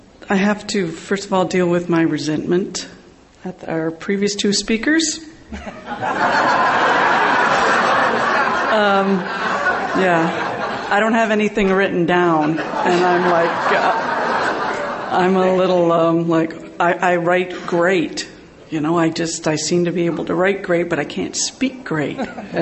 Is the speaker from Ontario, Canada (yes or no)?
yes; Sudbury, Ontario, Canada; I'm an alcoholic. And I am from Sudbury, Ontario, which is in Canada